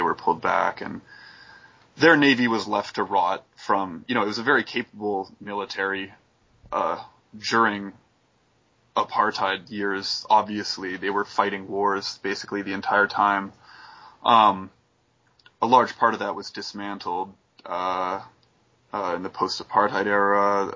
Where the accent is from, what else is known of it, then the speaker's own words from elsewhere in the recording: Canada; You know, that was growing up in Canada and elsewhere.